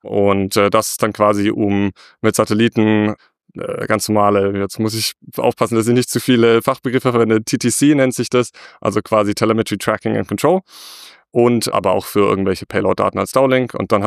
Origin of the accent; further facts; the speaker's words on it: Stuttgart, Baden-Württemberg, Germany; Ich komme aus Stuttgart.